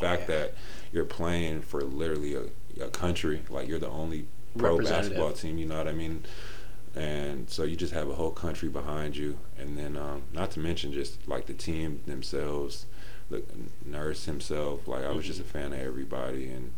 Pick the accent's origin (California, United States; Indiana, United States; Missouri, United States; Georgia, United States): California, United States; also born or lived in Mount Shasta; I grew up in the Bay. But Northern California, even like Mount Shasta, where I was born, it gets a lot of sun.